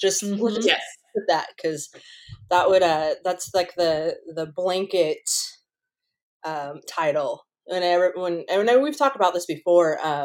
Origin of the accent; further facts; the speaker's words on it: Washington, United States; cause I'm from Washington, like the only art school that was close by was in Seattle.